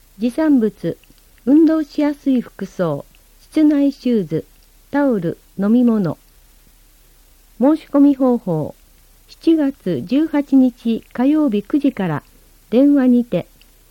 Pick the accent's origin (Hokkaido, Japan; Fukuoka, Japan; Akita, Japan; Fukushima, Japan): Fukuoka, Japan; Futsukaichi; でも山笠といえばやはり博多祇園山笠が一番に浮かぶのは、地理的に博多に近い二日市に生まれ育ったからでしょうか。